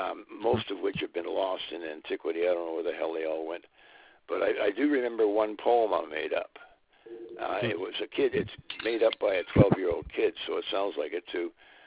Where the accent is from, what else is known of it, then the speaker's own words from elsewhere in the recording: Canada; Yeah, see, I'm a Canadian